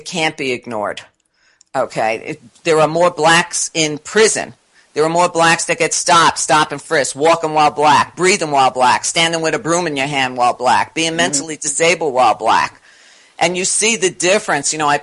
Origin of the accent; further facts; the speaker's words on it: Brooklyn, New York, United States; I grew up in East New York in Brooklyn. And at the time, it was primarily black.